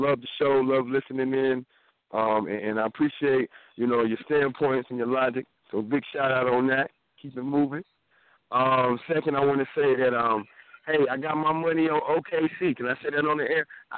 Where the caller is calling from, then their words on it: Raleigh, North Carolina, United States; I'm actually calling from Raleigh, North Carolina.